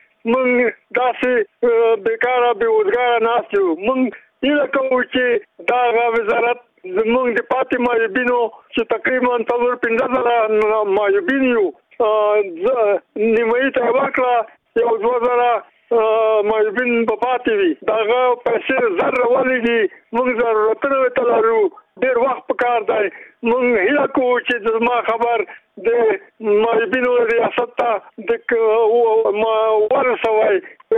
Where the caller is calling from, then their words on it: Khost, Afghanistan; زه د خوست څخه یو یوتن معیوب یم سره خبرې کوم.